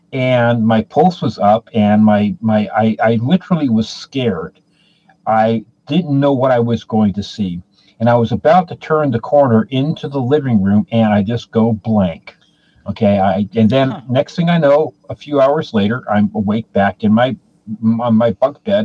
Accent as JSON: {"language": "English", "country": "United States", "tie": "born there", "said": "I was born here in America, but anyway, so I grew up with that."}